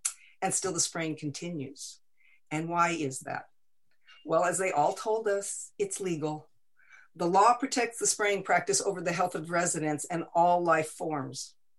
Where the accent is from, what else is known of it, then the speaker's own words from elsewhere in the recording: Oregon, United States; now in Deadwood, United States; I grew up in Southern Oregon, and I actually went to UO in the 70s